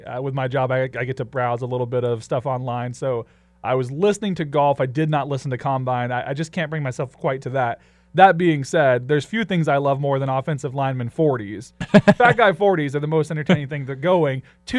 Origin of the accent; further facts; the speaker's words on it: the South, United States; I grew up in the South, so I think that's what makes me enjoy the combine process.